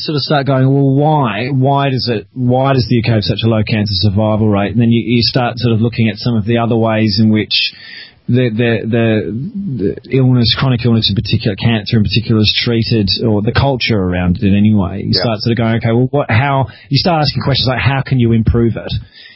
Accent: Australia; I'm Australian.

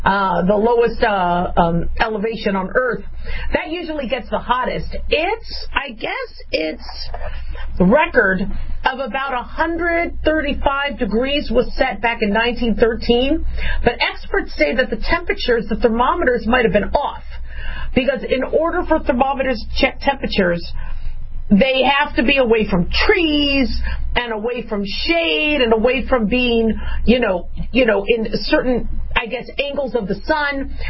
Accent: Arizona, United States; now in Las Vegas, United States; I live in Las Vegas, Nevada. I think we hit a record of 117. I could swear when I grew up in Arizona, we had 120 temperatures.

